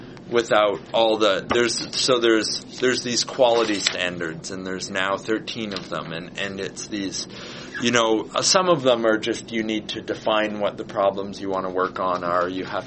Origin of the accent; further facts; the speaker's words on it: Ontario, Canada; I'm from Northern Ontario, and the first time I was on salt water was when I was summer student